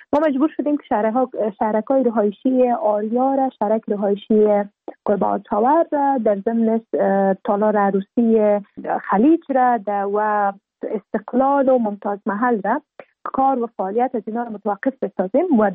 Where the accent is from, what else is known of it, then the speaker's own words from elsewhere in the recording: Afghanistan; به عنوان یک افغان